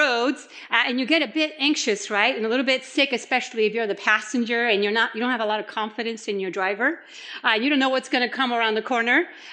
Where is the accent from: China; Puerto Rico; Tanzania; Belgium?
Puerto Rico; I grew up in Puerto Rico, and there are a lot of windy roads there.